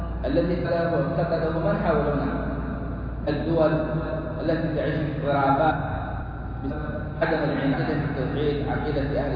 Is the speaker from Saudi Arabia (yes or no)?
yes; Saudi Arabia